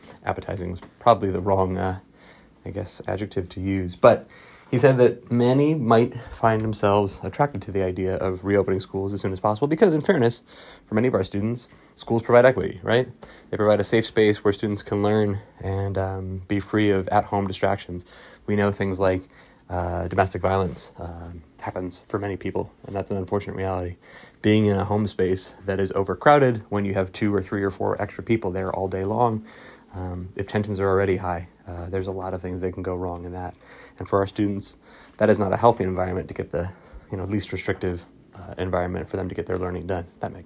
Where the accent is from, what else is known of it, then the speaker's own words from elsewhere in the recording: New Jersey, United States; Though I live in Maryland and I'm from New Jersey, I've kind of been up and down the East Coast